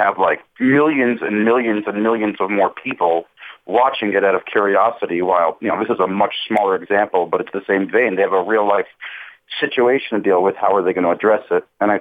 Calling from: New Jersey, United States; from New Jersey.

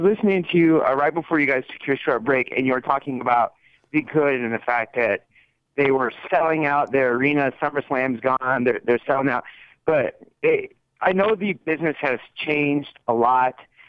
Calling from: Las Vegas, Nevada, United States; in Las Vegas.

